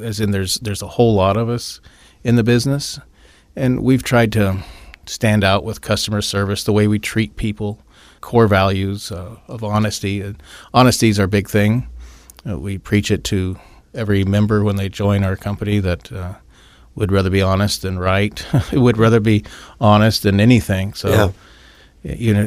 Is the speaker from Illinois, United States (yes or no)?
yes; Elgin, Illinois, United States; now in Phoenix, United States; We're from Elgin, Illinois. So the Fox River runs through there, and that's the Fox Valley. Runs down from Wisconsin through Illinois.